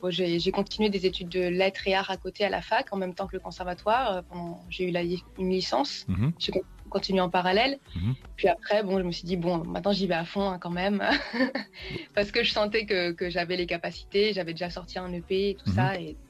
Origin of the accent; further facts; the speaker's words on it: Paris, Île-de-France, France; also born or lived in Guadeloupe; suis née à Paris, de parents métropolitains et guadeloupéens. Mm-hmm. Et du coup, j'ai vécu aussi un peu en Guadeloupe. Et puis après, je suis retournée à Paris pour au lycée